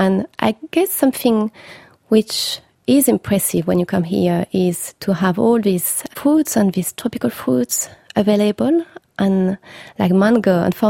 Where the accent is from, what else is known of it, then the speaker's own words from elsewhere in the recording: Bourgogne-Franche-Comté, France; I come from Franche-Comté, which is a region in eastern France, very well known for its cheese